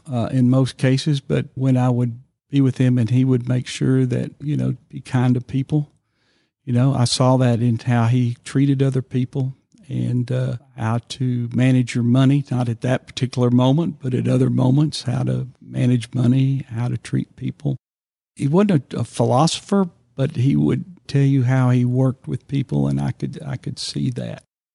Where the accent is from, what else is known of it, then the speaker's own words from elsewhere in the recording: Arlington, United States; When I grew up in Arlington, there was, 20,000 people.